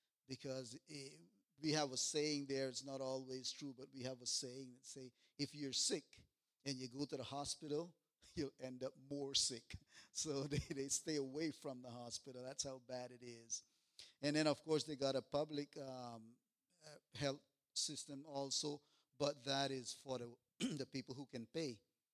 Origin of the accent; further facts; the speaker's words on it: Roatan, Bay Islands, Honduras; now in La Ceiba, Honduras; I'm really not a native from La Ceiba. I'm from Roatan. That's another story. There's some islands that Honduras owned that was one time owned by the English, Great Britain, or England, I should say. And so that's where I got my English from.